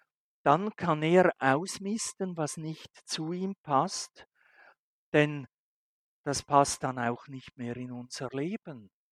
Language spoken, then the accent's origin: German; Switzerland; now in Austria; Ich meine, ich als Schweizer, ich bin natürlich auch ein Vertreter der Schweiz hier in Österreich.